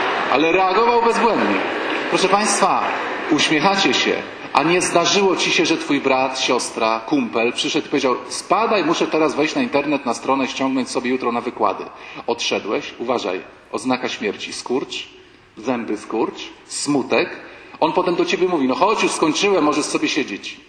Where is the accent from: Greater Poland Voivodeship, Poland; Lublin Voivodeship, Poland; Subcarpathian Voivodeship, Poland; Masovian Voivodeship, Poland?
Masovian Voivodeship, Poland; Warsaw; ojcze święty, my jesteśmy z Warszawy